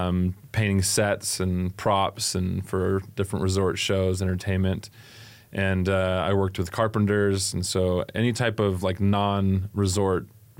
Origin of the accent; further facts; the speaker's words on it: Buena Park, California, United States; So I'm originally from California. Family grew up there. I grew up in Buena Park, California is where we started.